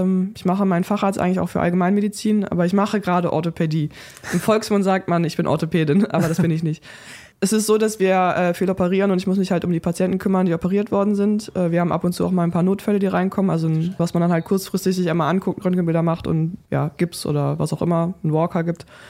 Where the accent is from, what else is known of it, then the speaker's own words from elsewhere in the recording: Cologne, North Rhine-Westphalia, Germany; Ich wohne seit 10 Jahren wieder in Köln. Und ist schon auch meine Heimat, ja.